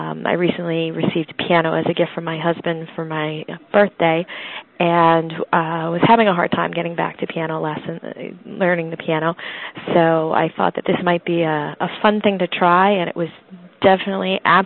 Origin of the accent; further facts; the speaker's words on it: Somerville, Massachusetts, United States; I'm from Somerville, Massachusetts